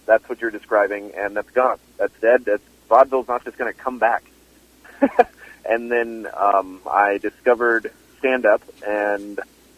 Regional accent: California, United States; Yeah, I grew up in Southern California, hours away from L.A., but I did grow up in California.

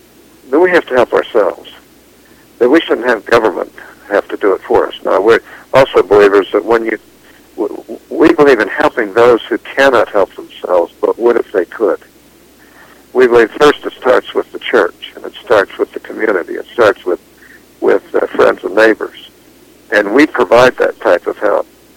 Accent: Pittsburgh, Pennsylvania, United States; I was raised in poverty in Pittsburgh, Pennsylvania. My dad was a building tradesman. I learned his trade.

